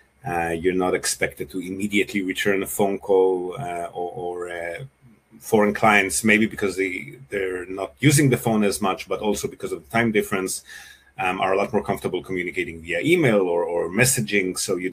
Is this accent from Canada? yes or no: no; Israel; moved away as an adult; also born or lived in Australia; now in Japan; So I was born and bred in Israel, kind of ran away from Israel in my late 20s, migrated to Australia, lived there for about 10 years, so dual citizenship now. And then about 15 years ago, I moved to Japan with my partner